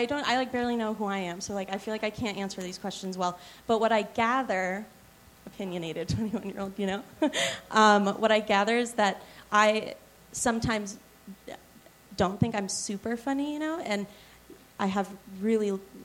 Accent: Los Angeles, California, United States; The Valley of Los Angeles.

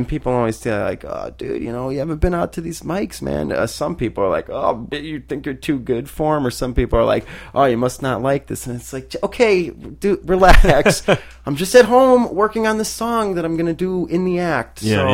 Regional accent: Wilmette, Illinois, United States; Wilmette, Illinois.

